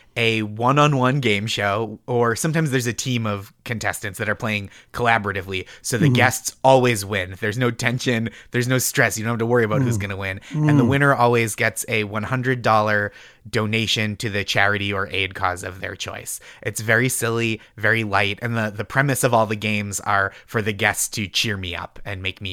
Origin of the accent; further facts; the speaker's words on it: Stoneham, Massachusetts, United States; I grew up in Stoneham, Massachusetts.